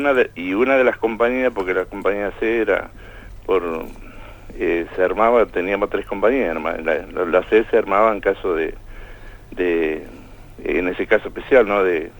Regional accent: Corrientes, Argentina; Yo soy correntino.

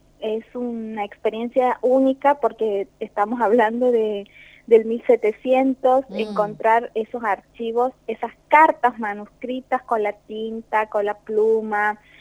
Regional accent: Argentina; esa historia que forma parte también de la historia de los argentinos, y que es, obviamente son los albores de la patria nuestra

